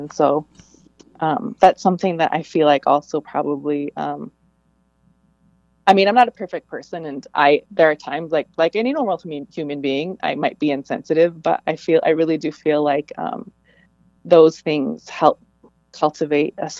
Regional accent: Saskatchewan, Canada; now in Portland, United States; I live in Portland, Oregon, but I'm originally from Verdes and Okamasis Cree Nation, and that is on Treaty 6 territory in Saskatchewan, Canada.

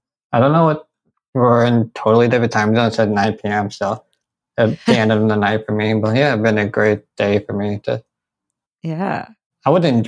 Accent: New York, United States; Yeah, I was born and raised and die here because that's where my parents are

